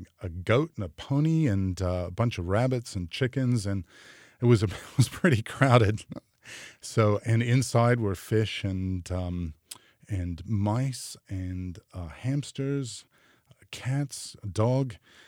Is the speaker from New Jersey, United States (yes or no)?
no; California, United States; I did. I grew up in California in the Bay Area.